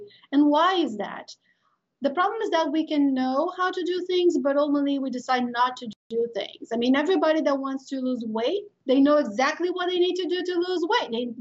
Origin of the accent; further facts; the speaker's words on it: Brazil; English is a second language; I mean, if you notice my accent, I am Brazilian. So I come from Brazil